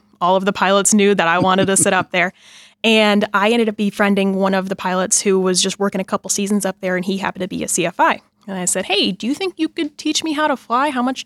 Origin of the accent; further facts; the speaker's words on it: Mackinac Island, Michigan, United States; try to tell people that I was from Mackinac Island if they asked where you're from.